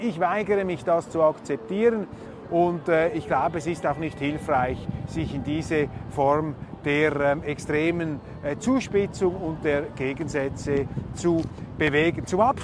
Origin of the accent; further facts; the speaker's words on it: Switzerland; Wir Schweizer, an kleinstaatliche, kleinräumige Verhältnisse gewöhnt